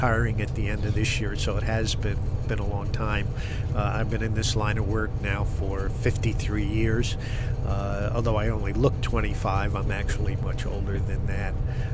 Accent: New York, United States; I was born and raised around New York Harbor, and so it was something that was always there.

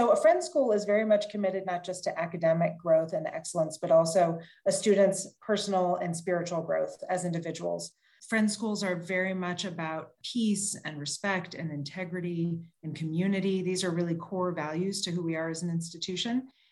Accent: Houston, Texas, United States; I grew up in Houston, Texas. Gardening was not my thing. And so when I moved to Moldova, I had such an interesting relationship with nature that I had never had before.

